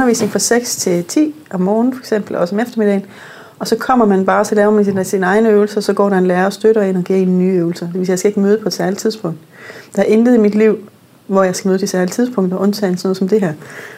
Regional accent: Northern Norway, Norway; Jeg voksede op i Nord-Norge, som min far er same, så jeg har hele min familie er samer.

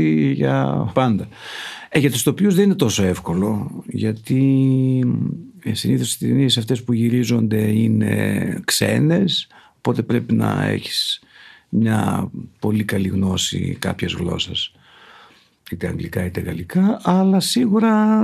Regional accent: Thessaloniki, Central Macedonia, Greece; also born or lived in United States; Μα κοίταξε, Θεσσαλονίκη είμαστε. Είμαστε Έλληνες και.

